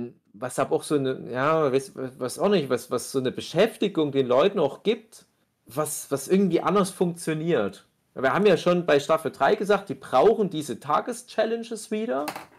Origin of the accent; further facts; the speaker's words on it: Saxony, Germany; Das ist gar nicht so weit weg von meiner Heimat, so im Erzgebirge.